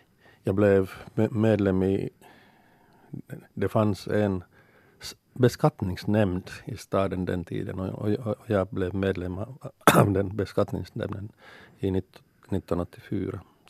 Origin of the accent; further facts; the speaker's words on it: Helsinki, Uusimaa, Finland; Och Helsingfors är min hemstad, så det är ganska naturligt att jag fortsätter till slut.